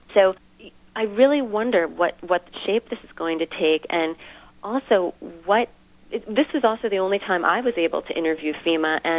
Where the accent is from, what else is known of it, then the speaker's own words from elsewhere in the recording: Brooklyn, New York, United States; Because from a Northeastern perspective, I grew up in Brooklyn.